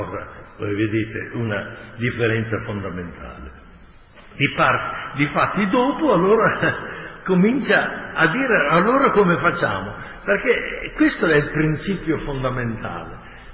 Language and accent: Italian; Piedmont, Italy; Noi come piemontesi che siamo vicini alle montagne, le montagne obbligano ad essere molto controllati, no?